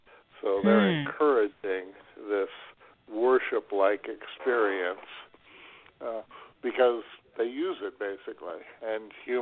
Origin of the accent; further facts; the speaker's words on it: Colorado, United States; I grew up in Colorado, out in the middle of nowhere, and never read a book until I was in junior high school.